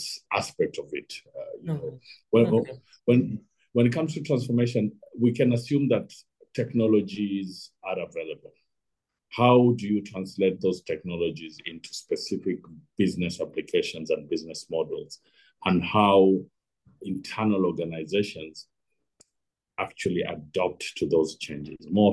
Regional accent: Kenya; In my home country of Kenya, for example, 98% of all digital transactions are through mobile money.

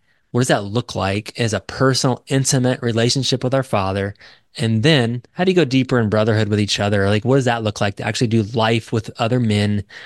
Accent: Indiana, United States; So I grew up in Indiana, Hoosier State.

